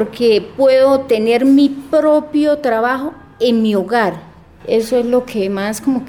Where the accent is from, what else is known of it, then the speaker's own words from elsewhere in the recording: Aratoca, Santander, Colombia; soy de Aratoca.